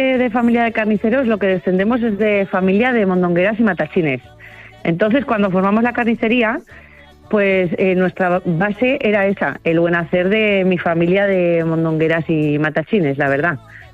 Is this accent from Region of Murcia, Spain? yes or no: no; Aragon, Spain; son todos productos aragoneses, porque son los que se hacían en mi familia y somos de Mieres de Aragón.